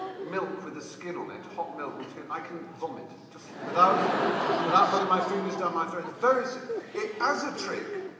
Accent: East of England, United Kingdom; I come from Norfolk

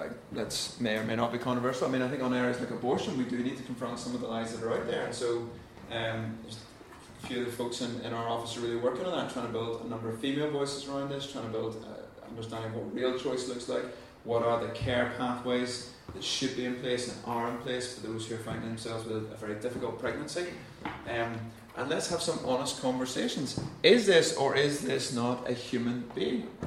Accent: United States; So we go to the movies, because I'm an American, we go to the cinema

